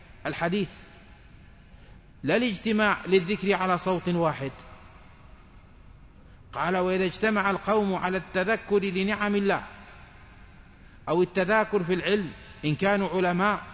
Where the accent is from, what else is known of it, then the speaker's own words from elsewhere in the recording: Morocco; من يجيز قراءة الجماعة القرآن على لسان واحد كما يفعل عندنا بالمغرب